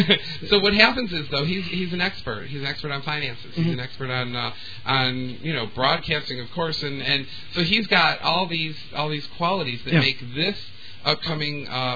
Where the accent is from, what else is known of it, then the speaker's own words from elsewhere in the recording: Detroit, Michigan, United States; and mind you, we're from Motor City area.